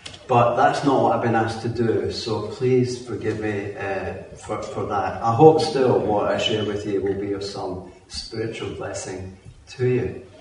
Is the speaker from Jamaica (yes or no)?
no; Glasgow, Scotland, United Kingdom; born there; As you can tell, I'm not an Essex boy. I was born in Glasgow, and I'm an only child.